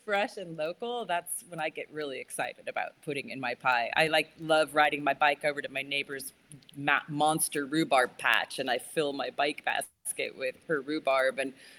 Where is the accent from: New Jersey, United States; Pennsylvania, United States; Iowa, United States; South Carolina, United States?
Iowa, United States; My film kicks off with the fact that I got this pie baking job in Malibu and I had no qualifications. And I said, I'm from Iowa and I got the job.